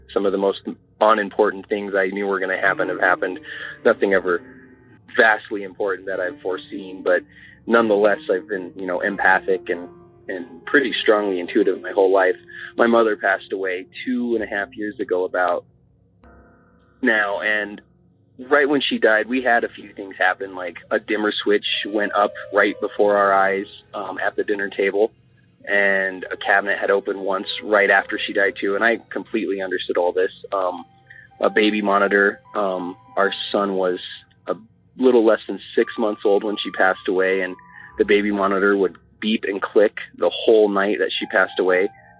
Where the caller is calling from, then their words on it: Denver, Colorado, United States; I'm from Denver, Colorado